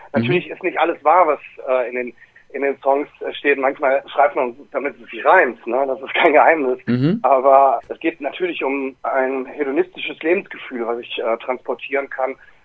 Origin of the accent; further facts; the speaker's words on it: Wuhan, Hubei, China; ich komme gar nicht aus Shanghai, ich komme nämlich aus Wuhan und das ist gar nicht mal in der Nähe.